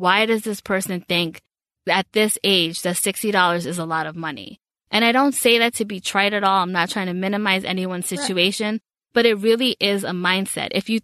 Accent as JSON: {"language": "English", "town": "Bronx", "region": "New York", "country": "United States", "tie": "born or raised there", "said": "And I've kind of gone through all of that, and growing up in the Bronx and kind of going through all those different stages."}